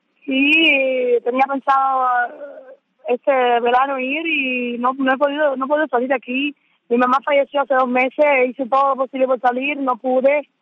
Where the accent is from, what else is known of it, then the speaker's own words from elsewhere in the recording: Pinar del Río, Cuba; now in Syria; Yo soy de Pinar del Río.